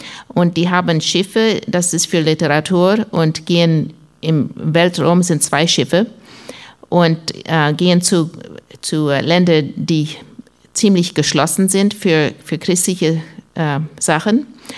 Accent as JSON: {"language": "German", "country": "United States", "also_born_or_lived": "Canada", "second_language": "German", "said": "Eigentlich bin ich in den USA geboren und ich bin Amerikaner und mein Vater ist Kanadier."}